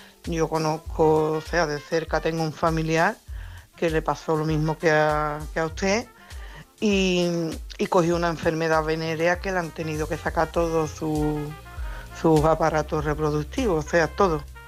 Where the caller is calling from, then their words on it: Coria, Extremadura, Spain; de Coria.